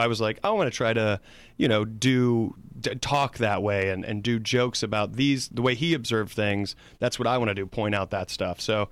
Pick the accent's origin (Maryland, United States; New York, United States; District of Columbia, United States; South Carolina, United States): South Carolina, United States; University of South Carolina, Spartanburg. Okay. So it's like 30 minutes outside of my hometown.